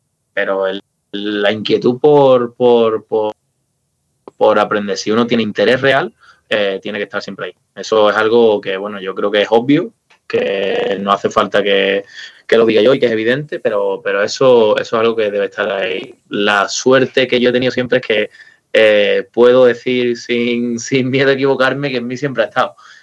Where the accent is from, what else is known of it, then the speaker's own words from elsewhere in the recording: Punta Umbría, Andalusia, Spain; now in Seville, Spain; ya cuando paso a venirme a vivir de Punta Umbría, de donde soy, de Huelva, a Sevilla con 18 años, a estudiar en la universidad